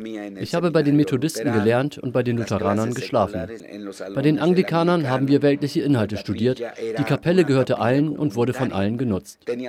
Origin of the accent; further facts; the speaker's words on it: Oaxaca, Mexico; German is a second language; die Katholiken meiner Kindheit in Oaxaca